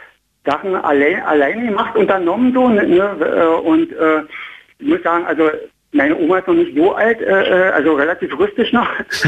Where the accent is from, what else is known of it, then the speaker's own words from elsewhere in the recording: East Germany, Germany; weil ich bin ja aus dem Osten, muss ich sagen